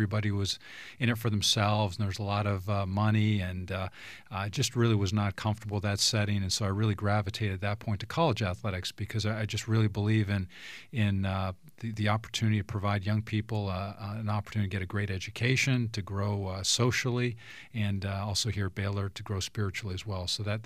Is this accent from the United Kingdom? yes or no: no; Canada; which was a dream of mine growing up in Canada.